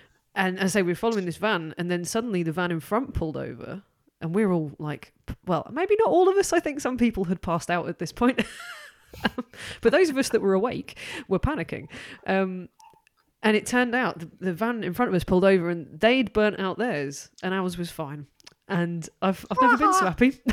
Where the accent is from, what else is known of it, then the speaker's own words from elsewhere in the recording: Manchester, North West England, United Kingdom; like Manchester Punk Festival is kind of, you know, my hometown one.